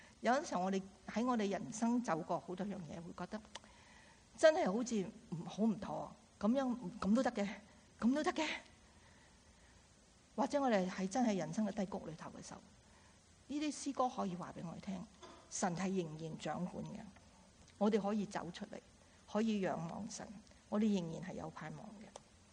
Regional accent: Guangdong, China; 我们广东人有个有俗语说，入屋就叫人

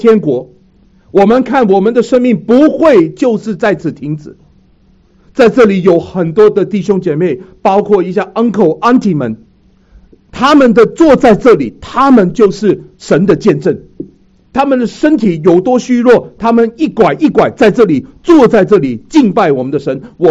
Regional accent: Hong Kong; now in Vancouver, Canada; 我从香港来，那很多时候呢，我们在香港一直很多时候的生活都是富足的

